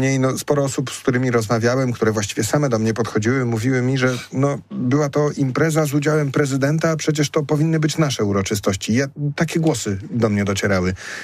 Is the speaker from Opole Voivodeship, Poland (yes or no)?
no; Poznań, Greater Poland Voivodeship, Poland; ja też jako poznaniak, jako wielkopolanin, jako osoba dumna z powstania i z powstańców